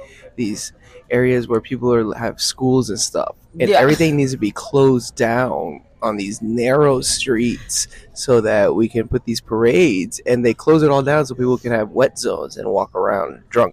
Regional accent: Tampa, Florida, United States; You know, the fact that I am from Tampa, I would say was the only reason I knew I would be able to make it from Gasparilla to the event.

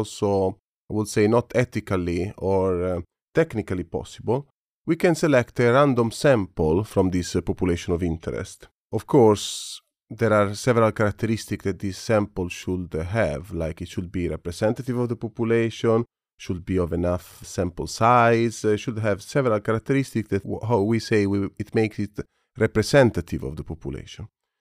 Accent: Italy; English is a second language; I was born and raised in Italy

